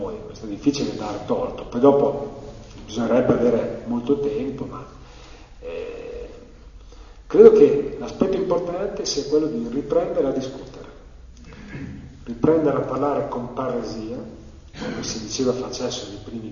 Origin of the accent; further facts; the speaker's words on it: Modena, Emilia-Romagna, Italy; quindi io come modenese avrei... No, reggiano-modenese vuol dire c'è tutta la separazione del mondo